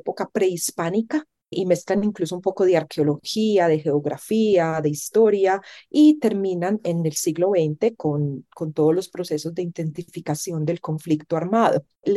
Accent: Colombia; pero como personas y como colombianos, colombianas.

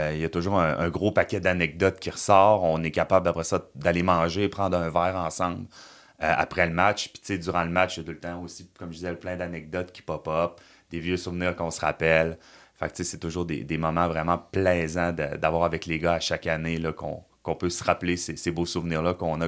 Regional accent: Quebec City, Quebec, Canada; pour les gens qui me connaissent, ils savent que je suis originaire de Québec, je suis un gars de Charlebourg. Fait que tu sais, je revenais jouer dans ma ville

